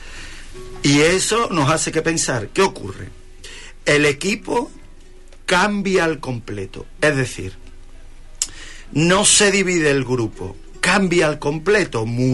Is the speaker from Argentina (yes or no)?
no; Andalusia, Spain; Acaparamos más, somos del sur de España.